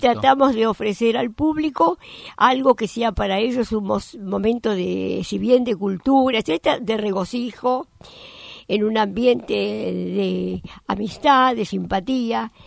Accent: Argentina; viajé a mi país de origen, Argentina

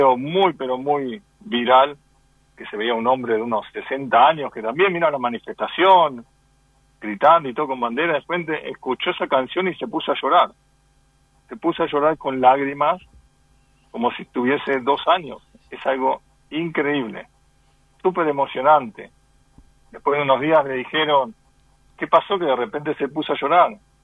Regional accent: Argentina; also born or lived in Miami; now in Israel; yo me fui en el año 98 de Argentina, estuve unos 4 años viviendo en Miami y de ahí en el 2002 me vine para Israel, así que hace unos 22 años que estoy acá.

